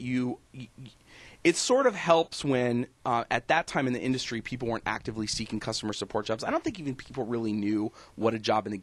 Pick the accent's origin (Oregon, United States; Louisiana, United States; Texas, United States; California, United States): California, United States; I'm from the Bay Area.